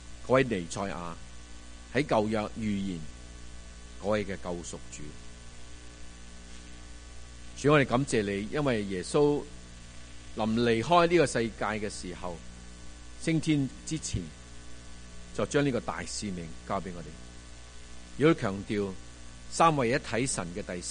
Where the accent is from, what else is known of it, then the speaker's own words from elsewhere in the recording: China; now in Vancouver, Canada; 我哋今日作为中国人，我哋能够享受呢个福音嘅好处